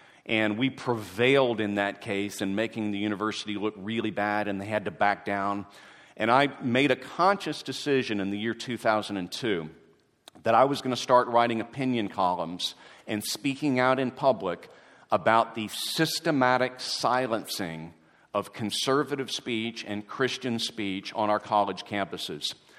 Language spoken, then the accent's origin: English; Texas, United States; And because I'm from Texas, it was a simple two-word answer: giddy up.